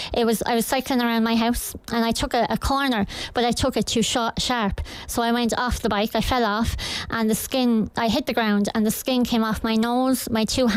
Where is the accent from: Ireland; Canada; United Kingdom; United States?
Ireland; Kilkenny, Leinster; born there; Doctor, I was born in Kilkenny.